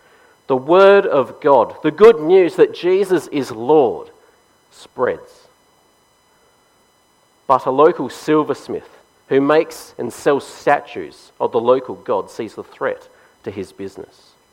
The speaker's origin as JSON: {"language": "English", "region": "South Australia", "country": "Australia", "tie": "born or raised there", "said": "it beats the festival state slogan that I saw on every car when I was growing up in South Australia anyway"}